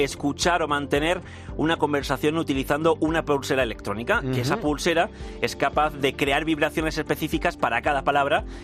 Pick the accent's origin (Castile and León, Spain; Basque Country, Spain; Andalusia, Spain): Andalusia, Spain; Alavia; Que son de Alavia, de mi pueblo almeriense.